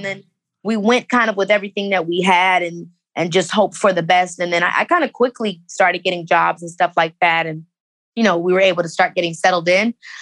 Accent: Robbins, Illinois, United States; And so I was raised in Robbins, which is also where my mother grew up.

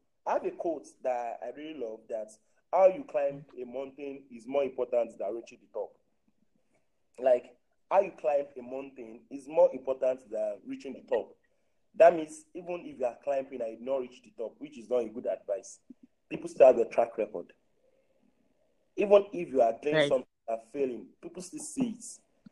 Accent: Nigeria; growing up in Nigeria is stressful. And it's something I'm really grateful for that I grew up in Nigeria.

